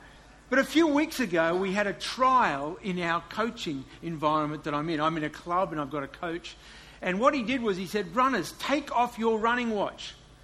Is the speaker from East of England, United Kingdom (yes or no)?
yes; Ipswich, East of England, United Kingdom; I'm just saying it because I'm from Ipswich.